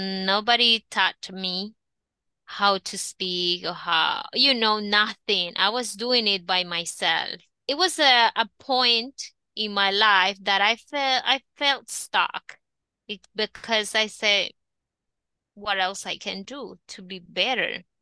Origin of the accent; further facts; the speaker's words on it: Nicaragua; I'm from Nicaragua.